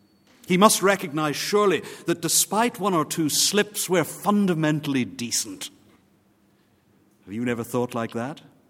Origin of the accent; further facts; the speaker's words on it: Northern Ireland, United Kingdom; When I was a small boy growing up in Sunday school in Northern Ireland, we were made to learn the Westminster Shorter Catechism, 1648